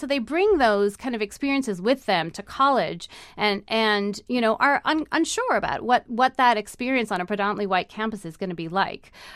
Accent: United States; also born or lived in United Kingdom; One is that I was based in the UK. I was on the faculty at the University of London at the time. I'm from the United States.

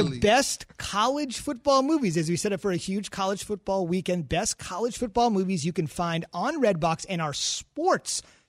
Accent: New Jersey, United States; We're from Jersey, man.

